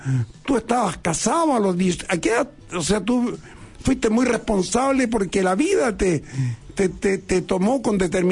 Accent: Chile; yo hablo así como chilenos

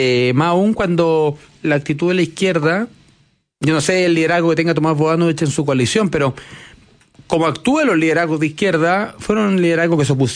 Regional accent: San Bernardo, Santiago Metropolitan Region, Chile; yo soy de San Bernardo y Jaime fue diputado de San Bernardo, así que fui su votante.

